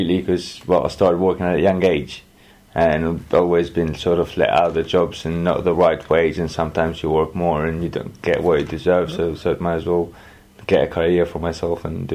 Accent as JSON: {"language": "English", "country": "Albania", "second_language": "English", "lives_now": "London, United Kingdom", "said": "I'm from Albania, live in London."}